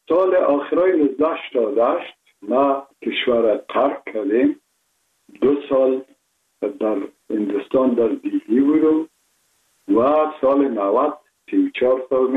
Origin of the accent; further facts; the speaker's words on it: Kabul, Afghanistan; born there; ما متولد شهر کابل هستم، هستم تاجک و از شهر کولی کابل که از پدر از کابل هستم.